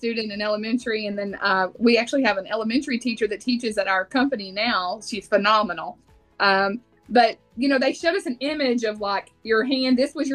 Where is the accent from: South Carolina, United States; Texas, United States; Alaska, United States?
Texas, United States; You can tell that I'm from Texas when everything's called Coke, Sandra.